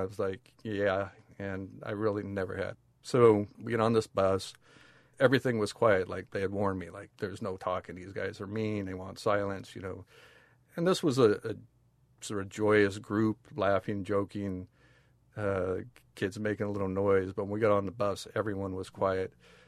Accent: Seattle, Washington, United States; born there; I'm 52 years old. I was born in Seattle, Washington

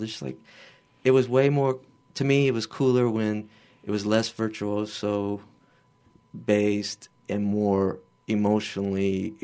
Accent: Louisiana, United States; And so I'm a totally Cajun. I'm a Mo from Boudreaux and LeBlanc's.

